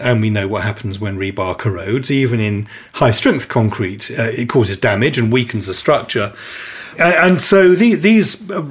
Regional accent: Dartford, South East England, United Kingdom; born there; I was born in Dartford, so I'll say Raak.

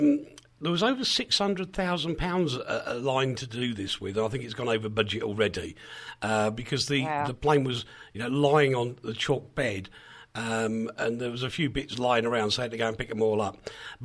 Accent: United Kingdom; No UFOs, please. We're British.

